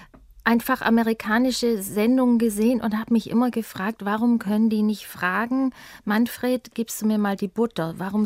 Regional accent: Ehningen, Baden-Württemberg, Germany; Das war herrlich, ja. Das war total schön, da aufzuwachsen.

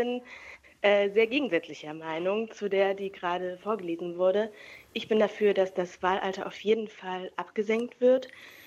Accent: Dresden, Saxony, Germany; also ich komme aus Dresden

